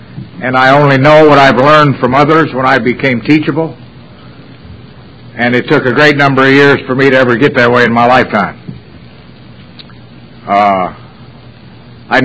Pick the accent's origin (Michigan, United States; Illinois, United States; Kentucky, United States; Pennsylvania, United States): Kentucky, United States; Louisville; Anyway, I'm from Louisville, Kentucky.